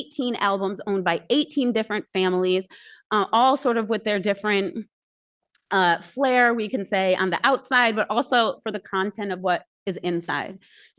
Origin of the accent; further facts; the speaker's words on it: Ithaca, New York, United States; moved away as an adult; now in Georgia, United States; I grew up in Ithaca, 10 square miles surrounded by reality, a place that took almost 40 years to leave and that I returned to make this body of work.